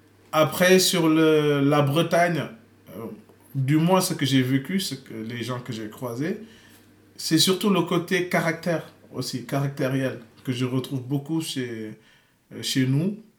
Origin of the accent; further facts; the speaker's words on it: Saint-Louis, Senegal; je viens d'Ndar Saint-Louis, je suis né là-bas en 1979.